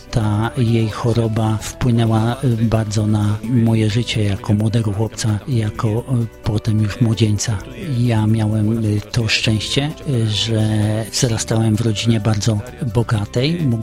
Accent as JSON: {"language": "Polish", "country": "Uruguay", "second_language": "Polish", "moved": "yes", "lives_now": "Poland", "said": "Ja pochodzę z Urugwaju, małego kraju, z kraju ateistycznego."}